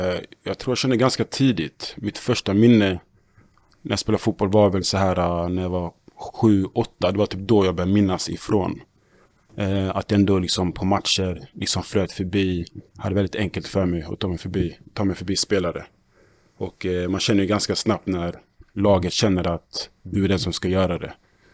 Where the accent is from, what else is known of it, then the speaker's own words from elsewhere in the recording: Halmstad, Halland County, Sweden; Jag var från Halmstad. Eller bodde i Halmstad då.